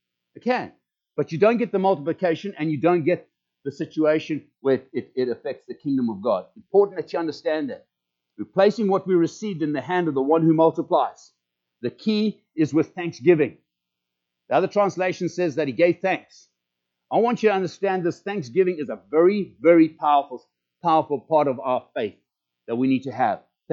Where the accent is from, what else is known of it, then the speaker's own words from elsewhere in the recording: Zimbabwe; moved away as an adult; now in United States; and I got challenged with this when we came to the United States for the very first time in 1986. We came from Zimbabwe. I had never done an international flight in my life.